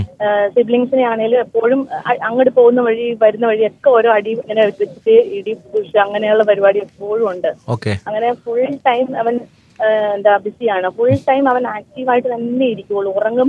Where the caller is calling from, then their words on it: Abu Dhabi, United Arab Emirates; Doctor, ഞാൻ വിളിക്കുന്നത് അബുദാബിയിൽ നിന്നാണ്.